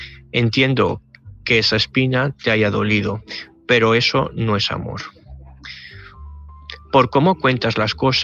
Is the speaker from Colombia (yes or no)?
no; Gandia, Valencian Community, Spain; de Gandía.